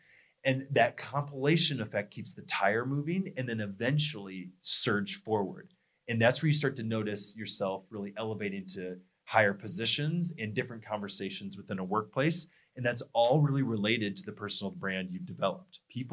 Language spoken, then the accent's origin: English; Midwest, United States; I'm from the Midwest.